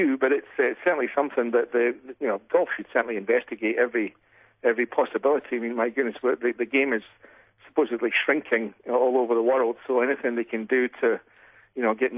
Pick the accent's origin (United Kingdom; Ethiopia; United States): United Kingdom; Scotland; born or raised there